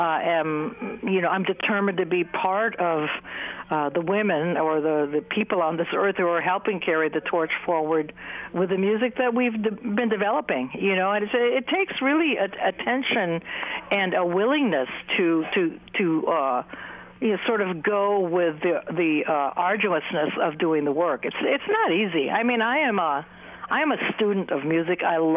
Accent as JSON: {"language": "English", "town": "Manila", "region": "Metro Manila", "country": "Philippines", "tie": "born or raised there", "said": "my father was American and we grew up in Manila, and my sister and I were playing ukuleles sitting by the transistor radio."}